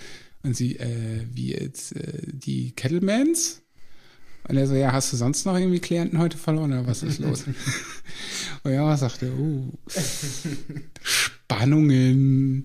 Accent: Lower Saxony, Germany

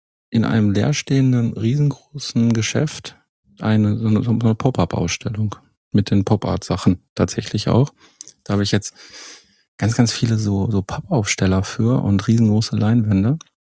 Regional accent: Herten, North Rhine-Westphalia, Germany; Weil ja auch tatsächlich in meiner alten Heimat Herten

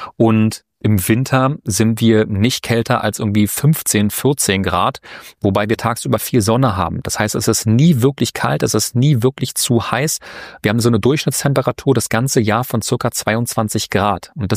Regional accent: Berlin, Germany; Ich komme ja zum Beispiel aus Berlin.

